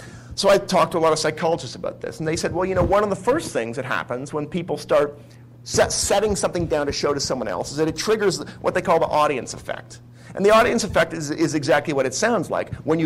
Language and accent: English; Canada; I'm Canadian.